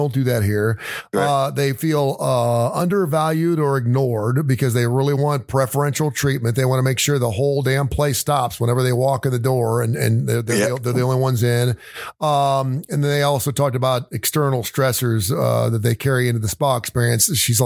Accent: Cincinnati, Ohio, United States; And this one caught my eye because I am from Cincinnati, Ohio.

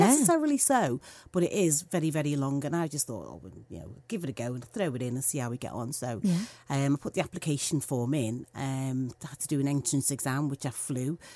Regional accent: Liverpool, North West England, United Kingdom; obviously I mentioned growing up in Toxteth and we were living in Toxteth and Toxteth riots happened.

